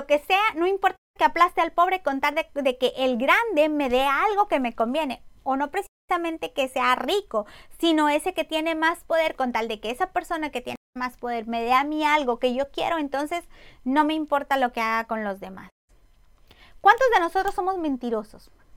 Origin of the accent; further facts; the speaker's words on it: Mexico; porque yo sé que soy mexicana y escuchar el sonido del mariachi, escuchar por ahí una canción que hable de mi bello México, es muy bonito.